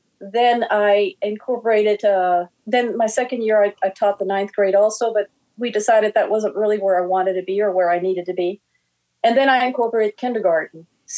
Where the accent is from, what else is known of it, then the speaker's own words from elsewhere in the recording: Texas, United States; I grew up in South Texas, and I attended public schools for the most part.